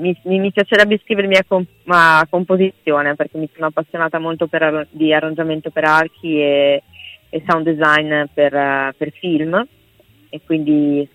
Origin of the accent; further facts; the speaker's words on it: Venice, Veneto, Italy; a Marghera, nelle mie parti, sono veneziana appunto.